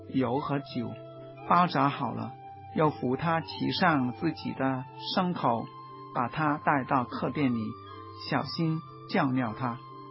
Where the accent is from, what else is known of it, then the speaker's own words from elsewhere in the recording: Guangdong, China; 我们广东人说事不关己，己不劳心